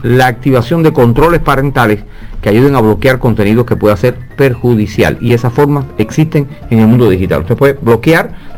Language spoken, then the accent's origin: Spanish; Matanzas, Cuba; Yo soy de Matanza